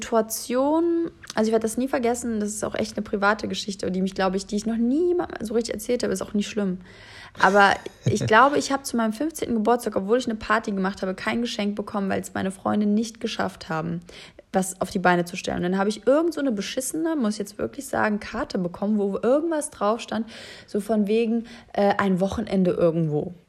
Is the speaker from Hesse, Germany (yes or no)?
yes; Kassel, Hesse, Germany; Ich bin in Kassel Waldau groß geworden.